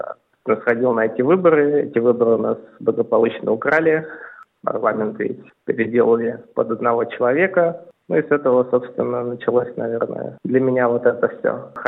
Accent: Moscow, Russia; я из Москвы, я русский и я против этой войны. Хоть имя у меня и армянское происхождение, я довольно смешанного, у меня и русские корни, и армянские, татарские

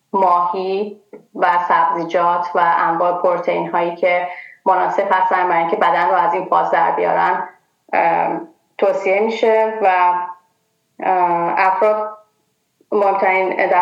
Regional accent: Iran; ما که خارج از ایران هستیم، وقتی که از اخبار و در واقع مسائل کشورمون آگاه میشیم

